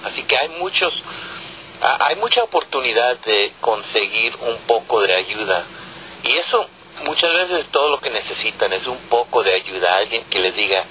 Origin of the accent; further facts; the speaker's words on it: Tijuana, Baja California, Mexico; born there; Tijuana, es donde yo nací, en los basureros de Tijuana